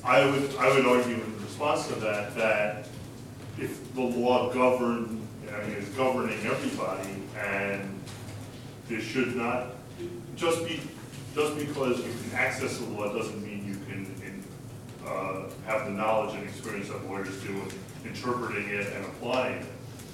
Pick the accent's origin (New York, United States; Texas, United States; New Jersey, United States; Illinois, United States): New York, United States; I'm from New York, and the trial lawyers in New York are a very powerful force in Albany.